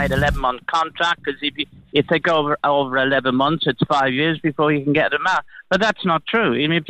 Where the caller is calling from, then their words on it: Florida, United States; I am from Florida. I've had a place there for 25 years. I still have one there. I have a villa in Spain.